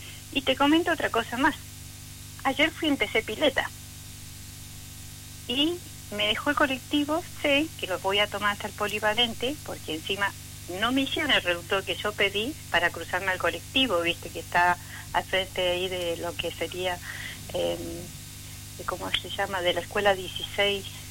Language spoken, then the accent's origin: Spanish; Tierra del Fuego, Argentina; yo soy nacida acá en Tierra del Fuego. Soy fueguina. Ya somos cuatro generaciones. Entre mis padres, yo, mis hijos, mis nietos.